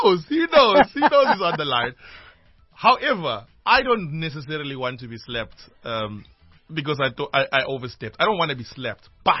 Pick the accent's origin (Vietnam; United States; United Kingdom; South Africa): South Africa; Newlands, KwaZulu-Natal; I'm from Newlands. And there it was something else. Like, you know, kids are riding bikes till today.